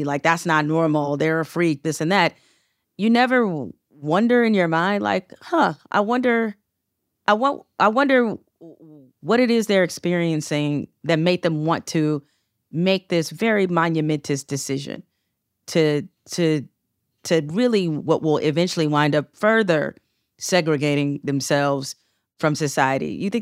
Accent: Detroit, Michigan, United States; You know, I grew up in Detroit. Detroit's at that time, and still is the case, like it's the blackest city in America in terms of percentage of the population.

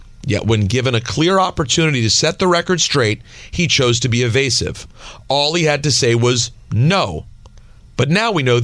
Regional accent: New Jersey, United States; Are you kidding me? I'm from New Jersey.

